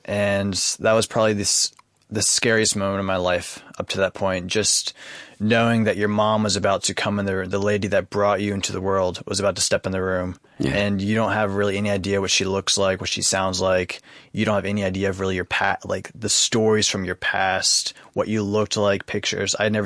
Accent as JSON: {"language": "English", "town": "Miami", "region": "Florida", "country": "United States", "tie": "born there", "said": "I was born in 1991 in Miami, Florida."}